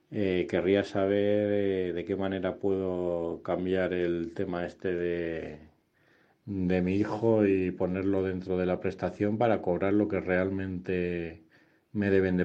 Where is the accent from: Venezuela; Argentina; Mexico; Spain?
Spain; Madrid, Community of Madrid; porque soy de Madrid